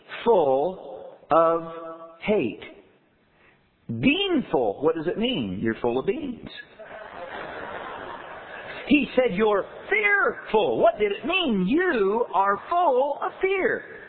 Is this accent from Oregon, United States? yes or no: no; Indiana, United States; I'm from Indiana, and so for all those years, I'm trying to learn to talk hillbilly.